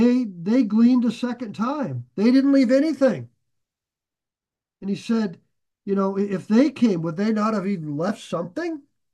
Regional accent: Nebraska, United States; And this is something I noticed growing up in Nebraska.

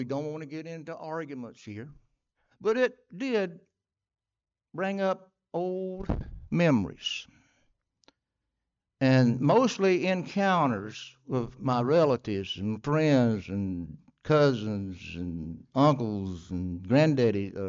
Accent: Alabama, United States; And I'm from Northeast Alabama. If you want to know exactly where I live, just get a map of Alabama and look it up.

